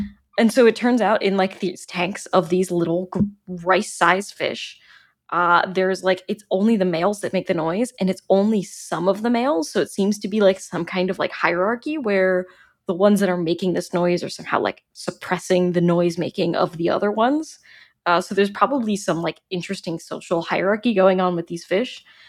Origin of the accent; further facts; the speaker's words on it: New York, United States; For me, as a New Yorker, I guess I'll be screeching if the subway's late.